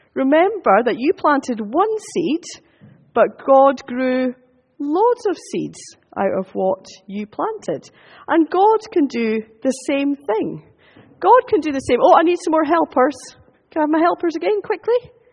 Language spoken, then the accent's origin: English; Scotland, United Kingdom; It's okay, I'm allowed to say that. I am Scottish, okay?